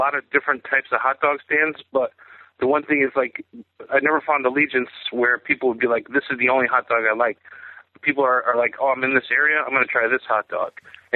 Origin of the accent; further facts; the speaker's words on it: Connecticut, United States; I grew up in Connecticut, so it's always been a part of our lifestyle. You know, I'm Polish, so hot dogs, kielbasa, sausage